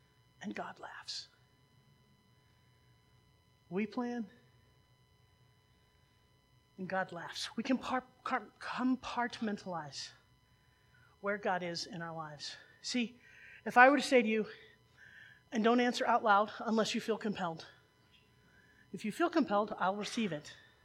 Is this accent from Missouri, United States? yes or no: yes; Missouri, United States; Now I am from Missouri. I'm from the show me state.